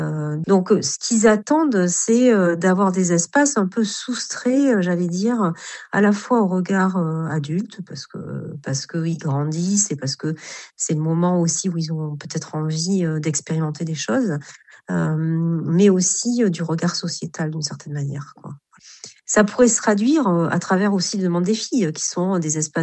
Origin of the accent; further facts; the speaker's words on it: Bordeaux, Nouvelle-Aquitaine, France; moi, je suis de Bordeaux